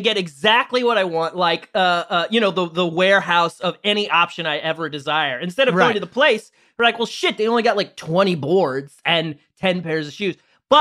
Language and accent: English; St. Louis, Missouri, United States; I'm from St. Louis, and we had two, and they were 30 miles apart.